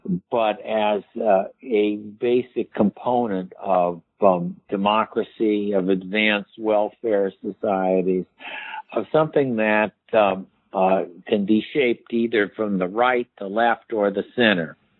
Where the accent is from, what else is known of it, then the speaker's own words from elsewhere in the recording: Chicago, Illinois, United States; like I'm from Chicago and I root for the Chicago Cubs.